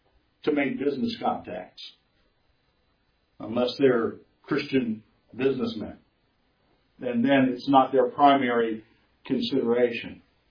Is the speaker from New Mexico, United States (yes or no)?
yes; New Mexico, United States; When I was a boy growing up in New Mexico, and you have to sort of behind this is New Mexico is not part of the Bible Belt.